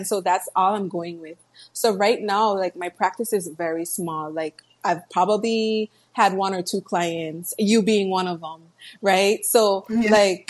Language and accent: English; Tortola, British Virgin Islands; Yes, yes. I was born and raised in the British Virgin Islands. I was born on Tortola, which is the main island, the biggest island.